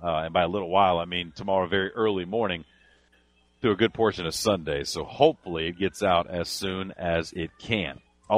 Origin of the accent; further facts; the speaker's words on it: Louisiana, United States; I don't remember growing up in South Louisiana in the early to mid 90s.